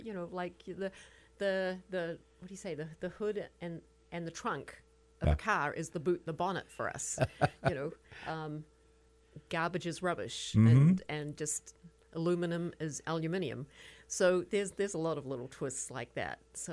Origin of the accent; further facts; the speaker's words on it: New Zealand; now in United States; I was born and raised in New Zealand, hence the talking funny a little bit.